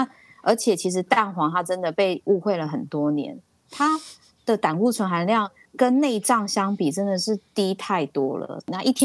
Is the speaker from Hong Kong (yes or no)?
no; Taiwan; 其实吃蛋没有什么不好啊。我台湾人啊